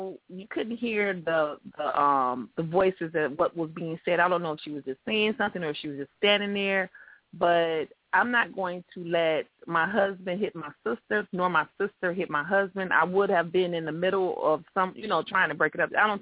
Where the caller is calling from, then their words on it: Detroit, Michigan, United States; Hey, I'm calling from Detroit